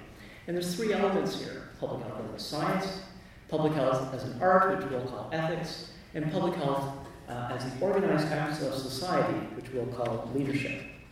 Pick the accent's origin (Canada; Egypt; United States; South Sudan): Canada; I am a Canadian physician and medical officer of health, and I work in the smallest of Canada's 10 provinces